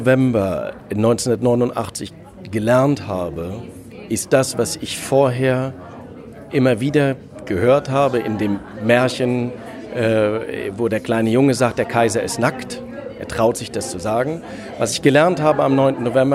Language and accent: German; Germany; ich bin aufgewachsen in der DDR und Theater hatte eine enorme Relevanz.